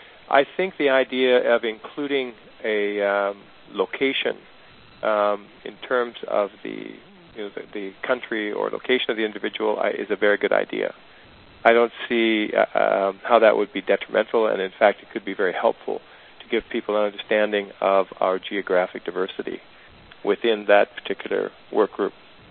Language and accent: English; Canada; But then again, I'm Canadian and I have citizenship in Canada and the United States.